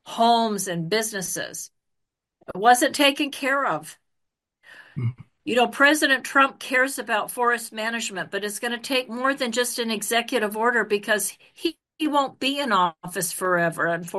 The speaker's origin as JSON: {"language": "English", "region": "California", "country": "United States", "tie": "born or raised there", "said": "I live in Orange County, but I grew up in Kern County, big ag and oil area."}